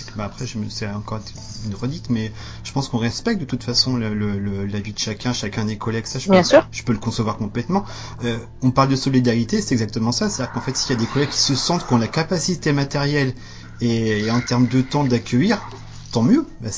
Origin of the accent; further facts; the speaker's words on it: Pays de la Loire, France; donc moi perso, donc je suis de la Sarthe